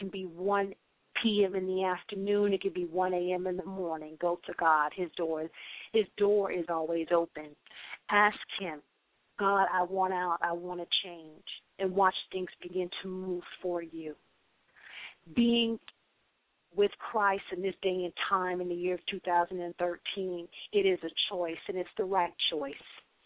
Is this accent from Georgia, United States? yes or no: yes; Atlanta, Georgia, United States; After the brook dried up at so many different churches in my hometown, Atlanta, Georgia, it was there at Beulah Missionary Baptist Church